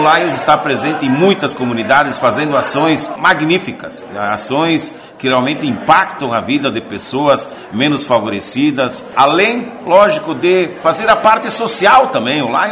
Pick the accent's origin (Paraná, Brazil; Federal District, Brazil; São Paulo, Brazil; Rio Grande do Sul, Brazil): Rio Grande do Sul, Brazil; Flores da Cunha; Isso, somos lá do município de Flores da Cunha.